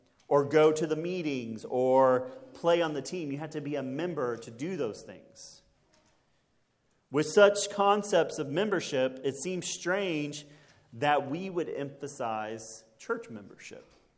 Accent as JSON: {"language": "English", "town": "Scurry", "region": "Texas", "country": "United States", "tie": "born or raised there", "said": "without my church family that I grew up with back in Scurry, Texas."}